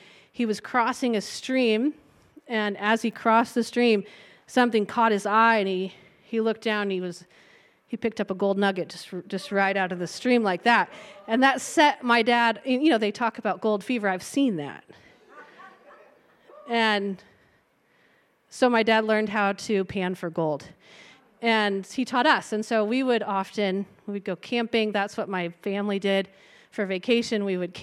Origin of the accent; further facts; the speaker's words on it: Oroville, California, United States; I grew up in Oroville, which is north of Sacramento. Oroville. It's a gold mining town.